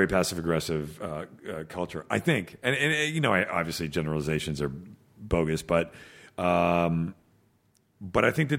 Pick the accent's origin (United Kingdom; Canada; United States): Canada; Yeah, from being Canadian.